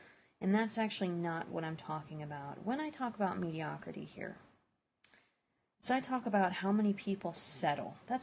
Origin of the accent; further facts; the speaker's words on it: Antibes, Provence-Alpes-Côte d'Azur, France; now in United States; I'm actually not from here. I was born in America, but when I was 5, my family bought a house in France. And I spent most of my life there. It's a town called Antibes.